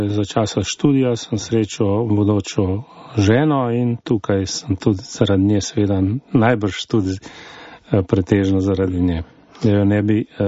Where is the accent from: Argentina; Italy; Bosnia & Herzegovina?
Bosnia & Herzegovina; Slovenian is a second language; also born or lived in Croatia; Ne, jaz sem Hrvat iz Bosne, ampak smo živeli dosti tudi na Hrvaškem.